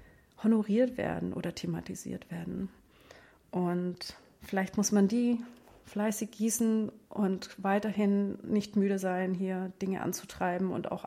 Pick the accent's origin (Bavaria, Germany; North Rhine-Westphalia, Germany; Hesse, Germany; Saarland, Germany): Bavaria, Germany; Munich; in meiner Heimatstadt in München